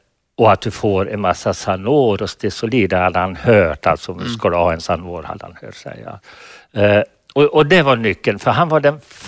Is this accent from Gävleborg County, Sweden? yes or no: no; Falun, Dalarna County, Sweden; om mordbränder i Falun, min hemstad på 70-talet.